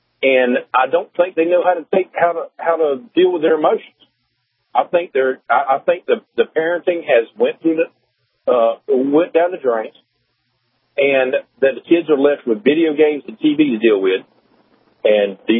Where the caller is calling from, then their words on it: Statesboro, Georgia, United States; I'm outside of Statesboro, Georgia.